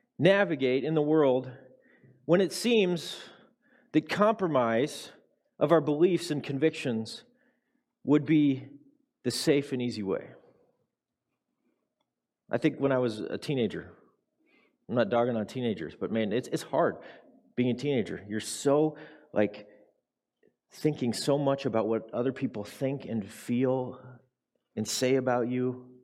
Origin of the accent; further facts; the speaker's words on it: Nebraska, United States; I grew up in Nebraska.